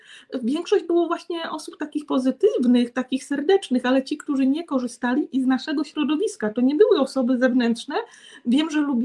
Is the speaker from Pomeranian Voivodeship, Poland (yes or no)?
no; Subcarpathian Voivodeship, Poland; moved away; I jak wyjechałam z Bieszczady, to kiedyś znajoma opowiadała